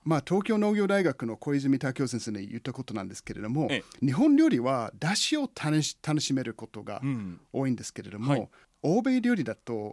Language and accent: Japanese; United States; 実は私は最近ふるさとのアメリカに行ってきました